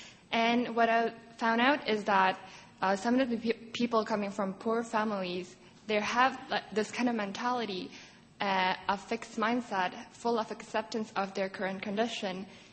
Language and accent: English; DR Congo; I'm from Congo, DRC, which is a post-conflict zone.